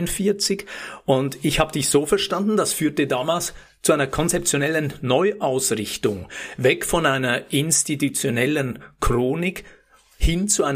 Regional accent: Lucerne, Switzerland; ich bin ja in Luzern geboren, aufgewachsen, habe ich in Zürich studiert.

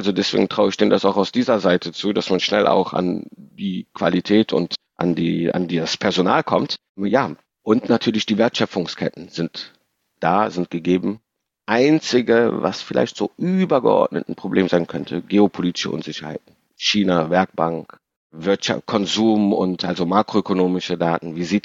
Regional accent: Rhineland, Germany; Die Kohle, sage ich als Rheinländer, ist auf jeden Fall da.

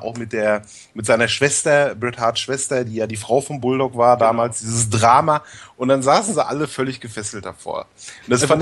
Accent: Lüdenscheid, North Rhine-Westphalia, Germany; ich komme ja ursprünglich aus Lüdenscheid

